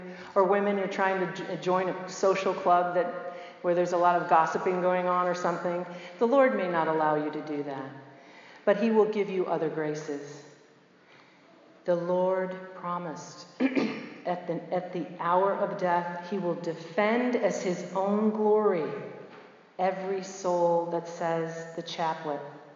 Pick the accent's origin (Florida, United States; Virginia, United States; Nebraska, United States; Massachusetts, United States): Florida, United States; has anybody been to Florida or from Florida? I'm from Florida.